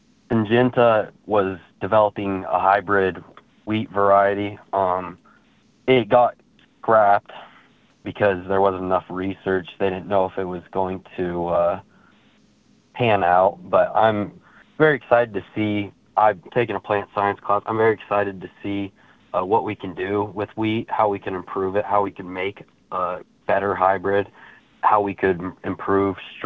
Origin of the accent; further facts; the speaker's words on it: McCook, Nebraska, United States; I came from McCook, Nebraska. I grew up on a family farm where we produce seed wheat every year, along with raising cows and producing other staple crops in Nebraska.